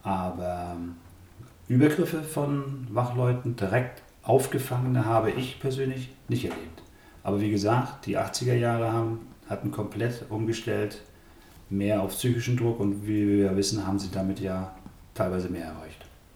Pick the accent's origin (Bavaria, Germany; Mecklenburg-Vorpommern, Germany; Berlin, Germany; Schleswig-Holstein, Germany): Mecklenburg-Vorpommern, Germany; Rostock; born there; Ich wurde 1963 in Rostock geboren